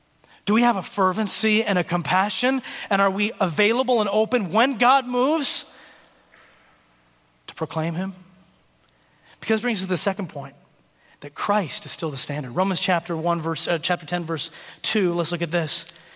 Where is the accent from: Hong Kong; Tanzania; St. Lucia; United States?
Tanzania; well, actually, I'm from Tanzania. That's where I grew up.